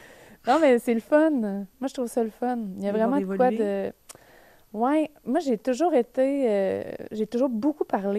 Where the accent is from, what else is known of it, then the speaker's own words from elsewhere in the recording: Repentigny, Quebec, Canada; moi, je viens de Repentigny. Je suis née dans une banlieue, comme j'ai le goût de dire banlieue américaine